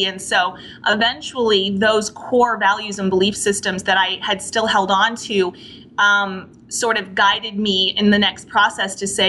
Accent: Las Vegas, Nevada, United States; My hometown is Las Vegas, Nevada, and which has obviously a huge liberal influence.

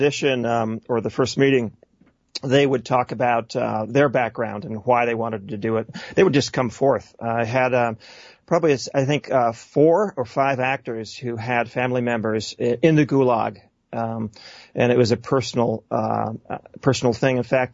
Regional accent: United States; But growing up in America, and we're so inundated with this, this pro Marxist, pro USSR, socialist utopia.

